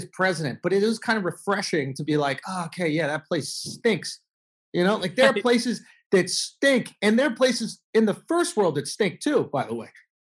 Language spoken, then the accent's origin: English; Manhattan, New York, United States; New York. I grew up in Manhattan.